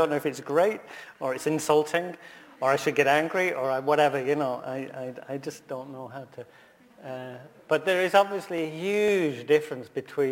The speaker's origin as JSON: {"language": "English", "region": "Scotland", "country": "United Kingdom", "said": "I want to say Glenrock because I'm Scottish."}